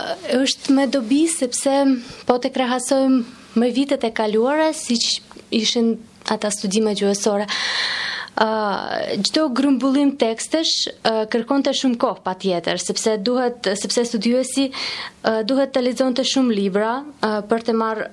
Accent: Saint Petersburg, Russia; Albanian is a second language; nga Sankt Petersburgun, nga Rusia.

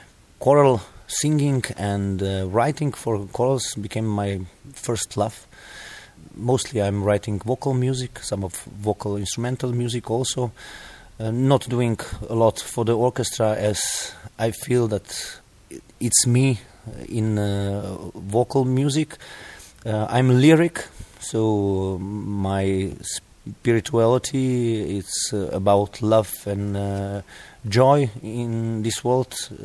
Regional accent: Slovenia; I come from Slovenia, a beautiful country with a great choral tradition.

